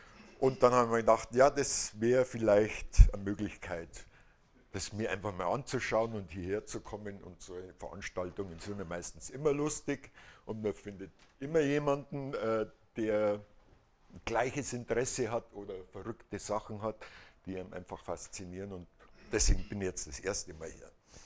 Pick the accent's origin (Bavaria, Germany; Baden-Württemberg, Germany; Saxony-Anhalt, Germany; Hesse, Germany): Bavaria, Germany; Munich; now in Schwabhausen, Germany; So in der Nähe von Schwabhausen, Dachauer Hinterland. Bin aber gebürtiger Münchner und Waschechter. Bin vor 10 Jahren rausgezogen.